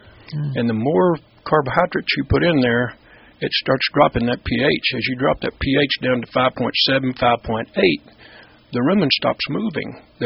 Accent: United States; Well, I grew up in Linn County, farming and ranching with my folks.

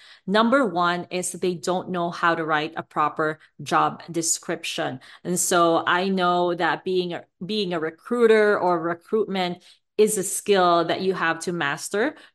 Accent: Philippines; I am a full-blooded Filipina. I grew up in the Philippines and I started traveling in 2016.

